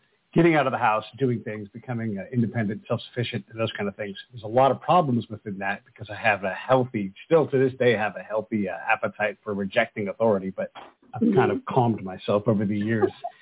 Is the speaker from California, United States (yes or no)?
yes; Oakland, California, United States; Yeah, so I was born in California, in Oakland, and grew up in California. I'm multi-generational Californian as well, so just as Californian as you can be.